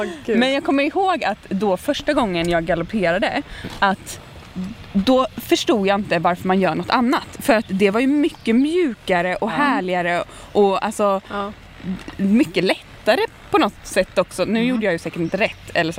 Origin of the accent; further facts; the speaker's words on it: Halmstad, Halland County, Sweden; Jag kommer från Halmstad.